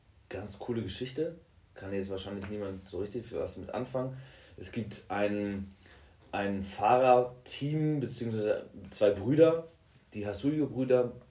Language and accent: German; Stade, Lower Saxony, Germany; In Stade, wo ich herkomme, da haben wir die Altstadt und da ist der Fischmarkt.